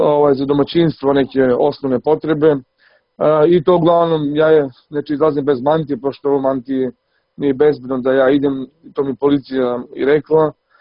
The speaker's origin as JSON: {"language": "Serbian", "town": "Gjilan", "region": "Gjilan District", "country": "Kosovo", "tie": "born or raised there", "said": "Pa ja sam poreklom sa Kosova i Metohije, tačno iz Gnjilana. I ovdje sam ja ceo svoj, da kažem, život proveo na Kosovu"}